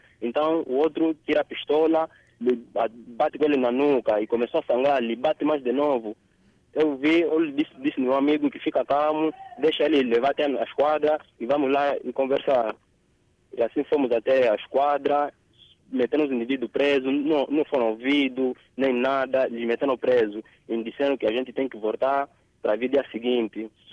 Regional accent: Angola; Nós, como angolanos, somos considerados como estrangeiros no nosso país.

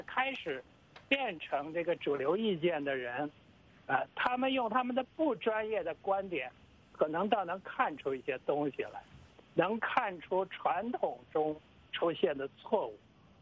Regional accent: China

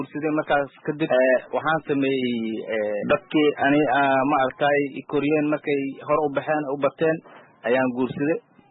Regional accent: Bardheere, Gedo, Somalia; moved away; Waxaan ka soo qaxnay Bardheera, tuuladeeda meel la dhahay Warharan la dhahay aan kusoo qaxnay.

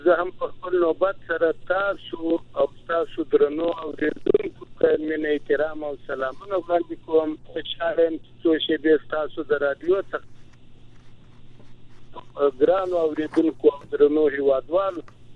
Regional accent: Helmand, Afghanistan; زه د هلمند شاعر یم

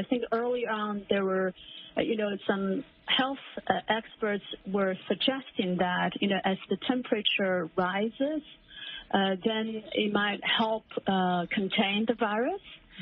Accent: Hubei, China; I came from Hubei province, right? That's my hometown. And I keep close contact with my family members and friends there.

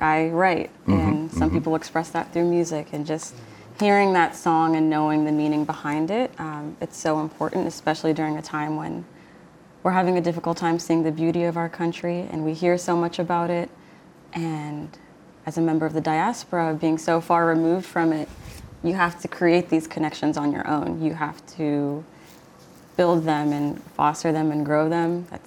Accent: Sudan; now in United States; I'm a millennial. Mm-hmm. I'm a Sudanese American, and I'm proud of both identities.

